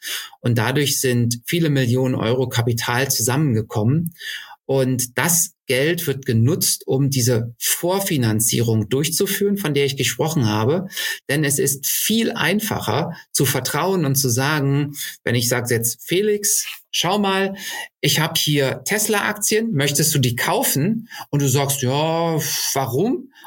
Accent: Berlin, Germany; also born or lived in Munich; now in Cologne area, Germany; ich bin eigentlich Berliner, aber das Rheinland hat es mir halt auch so ein Stück weit angetan. Wir sind aus München irgendwann hierher gezogen

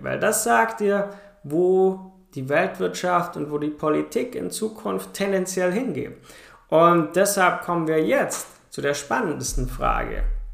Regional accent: Germany; now in Cyprus; Ich wohne auf Zypern, schon seit 6 Jahren inzwischen. Und hier hatten die Leute in meiner alten Heimat in Deutschland mehr Angst, wie ich selber, wo hier wohne.

